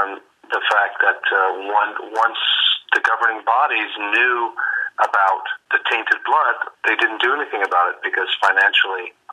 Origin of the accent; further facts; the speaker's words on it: Newfoundland and Labrador, Canada; I grew up in Labrador, and I spent my summers on the west coast of Newfoundland around Stephenville in the Port of Port Peninsula.